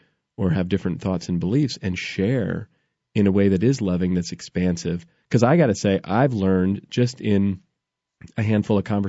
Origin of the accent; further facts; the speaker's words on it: California, United States; I grew up here in the Bay Area, and this is like the liberal capital of the country.